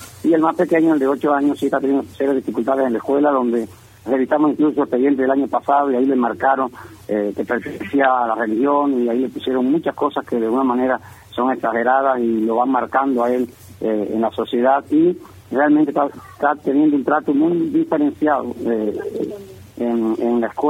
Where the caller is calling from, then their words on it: Guáimaro, Camagüey, Cuba; desde aquí de Guaymaro. Soy pastor del Noguero Apostólico en Cuba. Está radicado en Guaymaro desde el 2004.